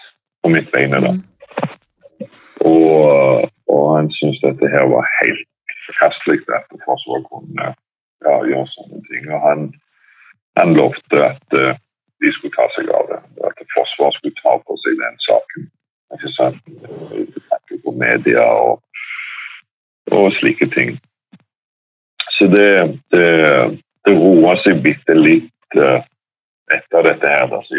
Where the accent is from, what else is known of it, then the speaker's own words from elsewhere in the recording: Stavanger, Rogaland, Norway; now in Sandnes, Norway; Jeg var ferdig og var hjemme i Stavanger, og jeg hadde flyttet til Sandnes.